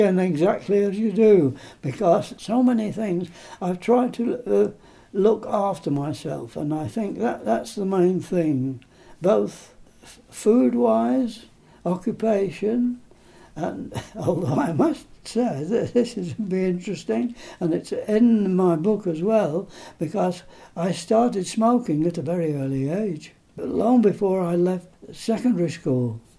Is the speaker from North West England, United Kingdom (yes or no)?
yes; North West England, United Kingdom; now in Kingston upon Thames, United Kingdom; I was going to say being a Londoner, but I'm not a Londoner, I'm from Lancashire. But as I finished up my days in the army, then I went to London